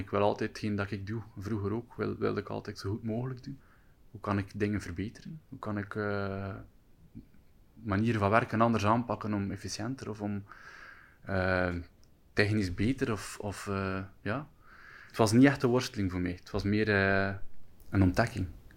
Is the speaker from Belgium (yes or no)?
yes; Flanders, Belgium; ik ben varkenshouder uit Vlaanderen.